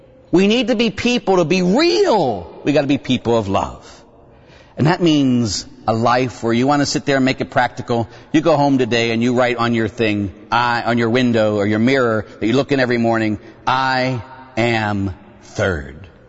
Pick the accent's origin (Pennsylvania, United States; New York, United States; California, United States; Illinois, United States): Pennsylvania, United States; Pittsburgh; born or raised there